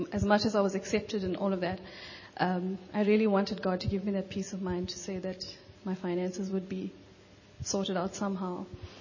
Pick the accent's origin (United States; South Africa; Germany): South Africa; Durban, KwaZulu-Natal; and I grew up in Durban.